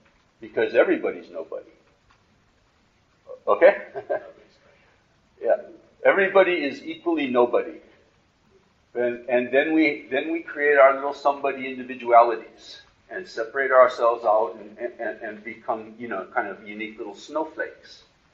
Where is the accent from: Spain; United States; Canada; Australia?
Australia; I'm an Australian.